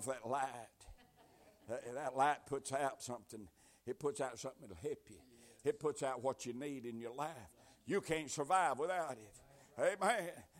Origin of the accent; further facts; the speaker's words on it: Tennessee, United States; I was raised up in Tennessee, and when my daddy had TB, and they was 4 of us boys.